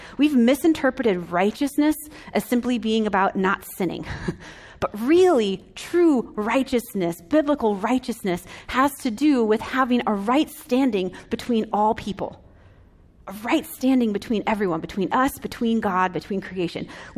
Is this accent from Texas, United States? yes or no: no; Illinois, United States; As a lot of you know, I grew up in the Chicago suburbs in Illinois.